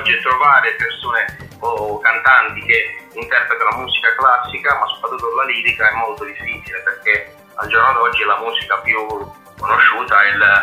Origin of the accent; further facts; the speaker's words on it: Bari, Apulia, Italy; born there; now in Andria, Italy; Sono nato a Bari, ma principalmente vivo ad Andria.